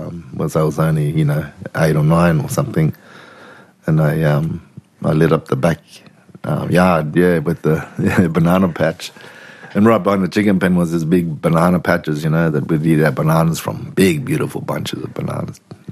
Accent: Kuranda, Queensland, Australia; Very active when I was growing up in Kuranda.

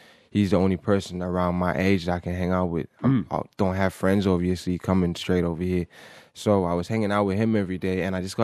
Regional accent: Trinidad & Tobago; because I'm Trinidadian.

